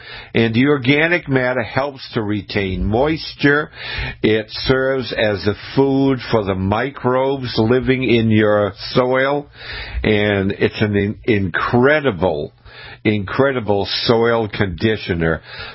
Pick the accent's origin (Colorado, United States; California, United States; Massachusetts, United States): Massachusetts, United States; Scituate; I grew up in Scituate, Massachusetts. It's a coastal town. And my dad and I, in the fall of the year, we would go down to the beach and we would pick seaweed.